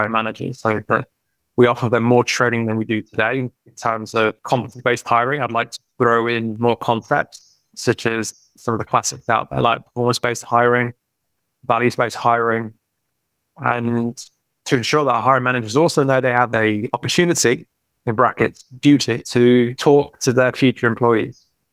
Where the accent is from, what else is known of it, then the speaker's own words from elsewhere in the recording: United Kingdom; accent: British; That's a very British T-U-double-L, tough with my accent